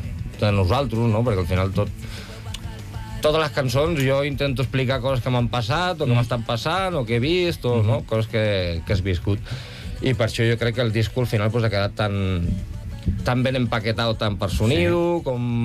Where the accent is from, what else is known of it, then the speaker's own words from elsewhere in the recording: Catalonia, Spain; Hasta nosaltres som del Penedès